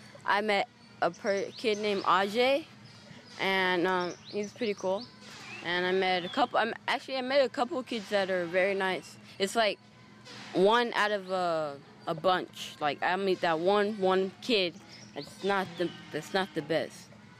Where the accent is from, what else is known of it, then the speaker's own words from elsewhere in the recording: United States; I'm from the United States, right? I told someone I'm from the United States.